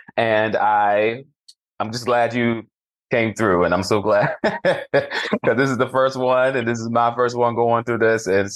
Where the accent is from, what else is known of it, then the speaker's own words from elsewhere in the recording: Belhaven, North Carolina, United States; But I was in a little town called Belhaven and was born and raised there